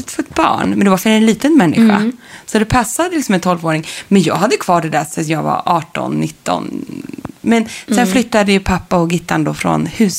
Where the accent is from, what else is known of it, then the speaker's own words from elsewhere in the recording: Sundsvall, Västernorrland County, Sweden; Förutom hade jag i mitt barnrum, eller flickrum om man kallar det så, hemma i Sundsvall.